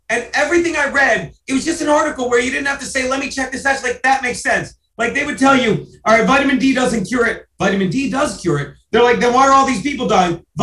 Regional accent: New York, United States; But that was when I realized I'm a New Yorker, because it's like I ain't leaving.

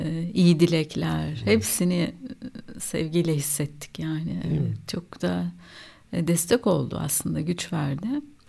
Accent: Ankara, Turkey; biz Ankaralıyız. Ankara'da olmuştum ameliyatı.

